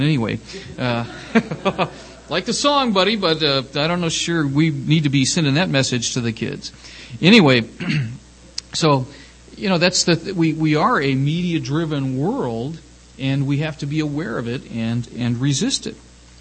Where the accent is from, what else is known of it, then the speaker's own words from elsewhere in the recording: Ohio, United States; because we're from Southern Ohio, we can all enjoy that, all right?